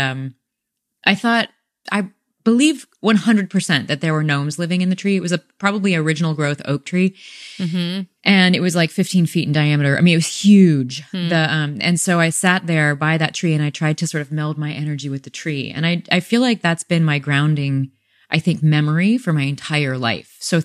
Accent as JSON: {"language": "English", "town": "Peoria", "region": "Illinois", "country": "United States", "tie": "born or raised there", "said": "I grew up in Peoria, Illinois. So no central way. Illinois."}